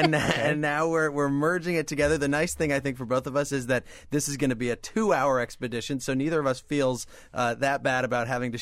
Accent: Champaign, Illinois, United States; I grew up in Champaign, Urbana. I started doing radio at a very young age

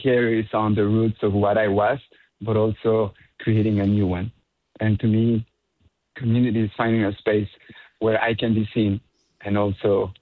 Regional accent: Mexico; English is a second language; now in United States; I am originally from Mexico, so I am Latino

